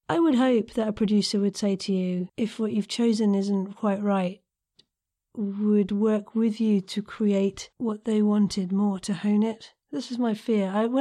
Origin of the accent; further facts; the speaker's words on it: United Kingdom; Being the Brit involved in such a wonderful production, I was perhaps there at different hours to them.